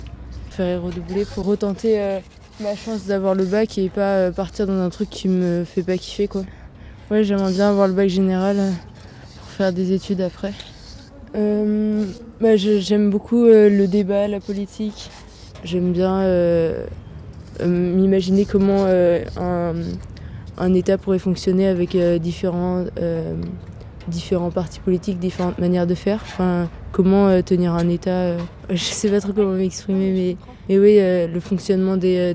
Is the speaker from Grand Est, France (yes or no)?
yes; Colmar, Grand Est, France; now in Cré, France; Non, moi, je viens d'Alsace. Là, ça fait 3 ans que j'habite à Cré. Je viens de Colmar. Ça bougeait pas du tout là où j'étais. Là, maintenant, c'est presque grande ville pour moi à Cré, genre.